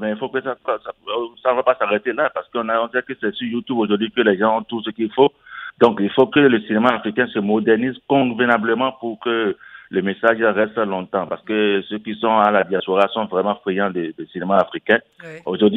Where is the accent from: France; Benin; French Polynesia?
Benin; moi je suis béninois